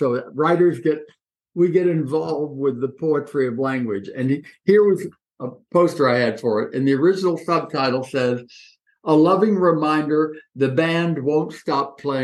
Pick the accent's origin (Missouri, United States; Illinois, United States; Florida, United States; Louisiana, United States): Florida, United States; Coral Gables; That was shocking in high school in Coral Gables, Florida. I wasn't growing up in New York City. Mm. I was growing up in a beautiful, soft suburban town of about 3,000 people back then.